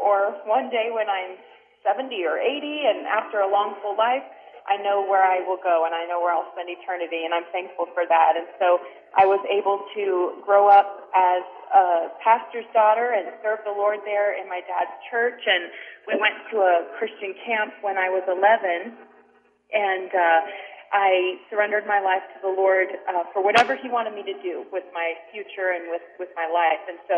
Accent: Queens, New York, United States; and so we moved there when I was 2. And so it's all I remember, you know, growing up. I grew up there in Queens.

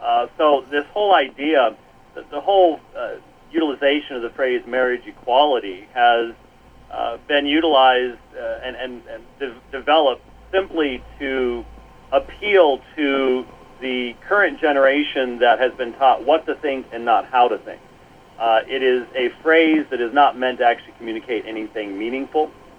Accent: Minneapolis, Minnesota, United States; born there; also born or lived in Mechanicsburg; I was born in Minneapolis, Minnesota.

